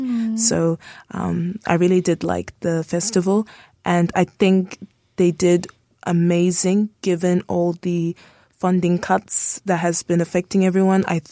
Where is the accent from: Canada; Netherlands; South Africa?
South Africa; also born or lived in Nigeria; now in New Zealand; So I was born in Nigeria, but I grew up in South Africa for 10 years before coming to New Zealand.